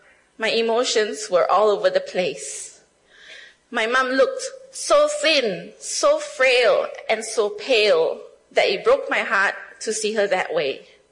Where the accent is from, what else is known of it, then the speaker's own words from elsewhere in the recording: Kuching, Sarawak, Malaysia; I mean, growing up in Kuching, a comfortable city